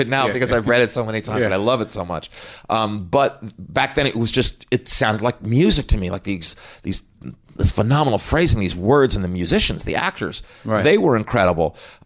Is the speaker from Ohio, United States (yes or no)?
no; Scarsdale, New York, United States; also born or lived in Los Angeles; now in Manhattan, United States; Growing up in Scarsdale, and then I went to school in upstate New York, and then I moved here to Manhattan to start my life as a struggling writer. Movies took me to L.A., but I'm thrilled to be back.